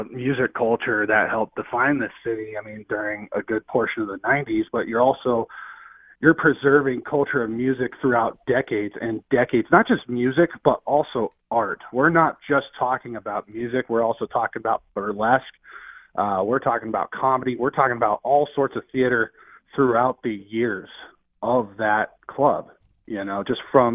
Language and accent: English; Kent, Washington, United States; I grew up in Kent. And my parents would drive me into Seattle for things when I was a kid